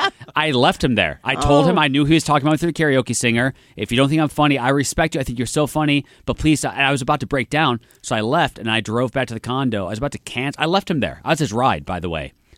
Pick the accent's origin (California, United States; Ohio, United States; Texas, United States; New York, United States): New York, United States; Buffalo; I'm from Buffalo, New York originally.